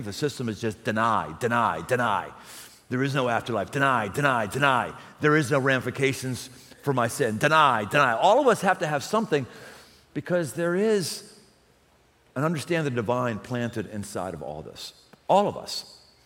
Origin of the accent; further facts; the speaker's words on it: Pittsburgh, Pennsylvania, United States; I grew up in Pittsburgh, like factories go away, like they're gone.